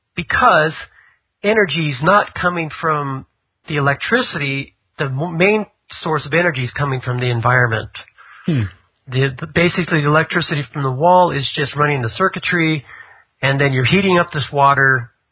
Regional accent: United States; It didn't ring a bell for me because I'm not European. I'm American.

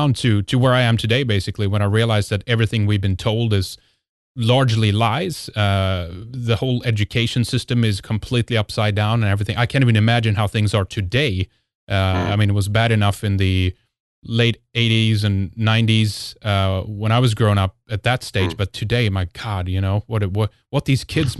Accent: Sweden; growing up in Sweden

